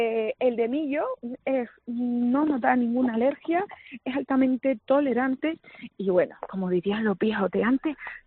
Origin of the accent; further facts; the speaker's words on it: Canary Islands, Spain; Yo soy Gran Canaria hasta la médula.